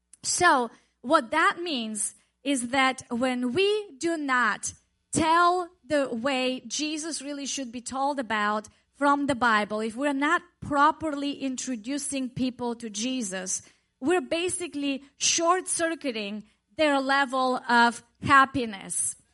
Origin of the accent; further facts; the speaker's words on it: Bulgaria; English is a second language; When I was growing up in Bulgaria, my grandma would teach me how to plant seeds in the garden.